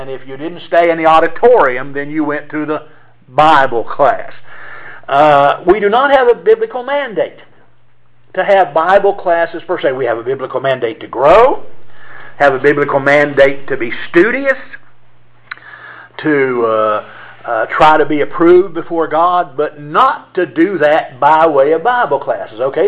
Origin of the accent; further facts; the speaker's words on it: Shock, West Virginia, United States; The church that I grew up in Shock, West Virginia. Don't you love that? Shock, West Virginia.